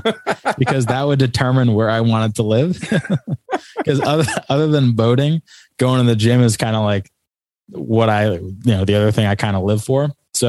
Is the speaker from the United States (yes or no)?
yes; Rhode Island, United States; I go, I'm from Rhode Island. He goes, Long Island? And I go, no, Rhode Island.